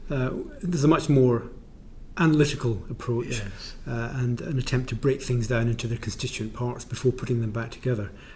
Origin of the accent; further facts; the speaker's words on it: Scotland, United Kingdom; now in England; I grew up in Scotland and have ended up in the English judiciary.